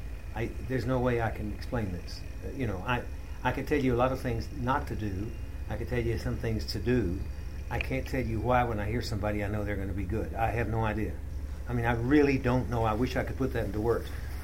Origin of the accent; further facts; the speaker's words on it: United States; If I say to you, you know, as an American, let's go to town.